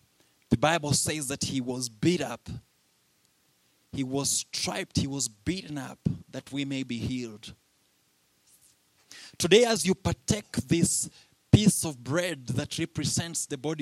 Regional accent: Kenya; I'm still almost in my time. So, and I'm Kenyan, so I'm trying.

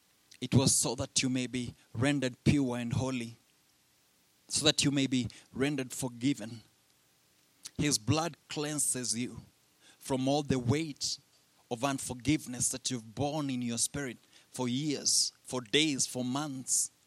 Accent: Kenya; I'm still almost in my time. So, and I'm Kenyan, so I'm trying.

